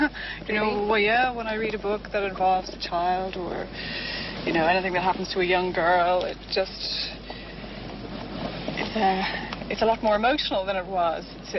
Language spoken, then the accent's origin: English; Ireland; I'm a writer, a novelist. I'm from Ireland and I live in Dublin with my husband and our baby daughter.